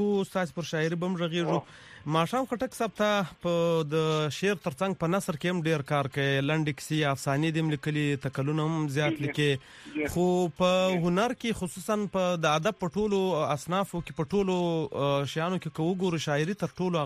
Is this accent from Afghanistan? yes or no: no; Khyber Pakhtunkhwa, Pakistan; accent: Khattak; که دا وایم د خټکو لهجه خو هم دا زما لهجه